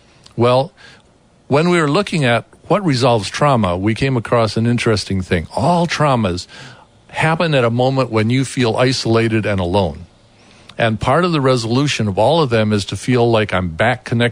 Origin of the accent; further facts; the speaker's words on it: Colombia; moved away; And this really came out of my growing up in South America during the time of persecution.